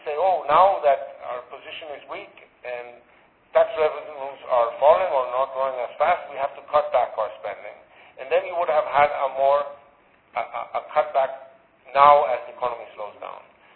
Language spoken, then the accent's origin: English; Venezuela; English is a second language; now in United States; In my part of the world, I'm from Venezuela